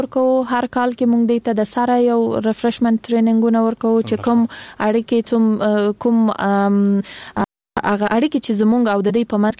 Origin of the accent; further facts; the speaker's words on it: Kandahar, Afghanistan; زه خپل د کندهار د ولایت یم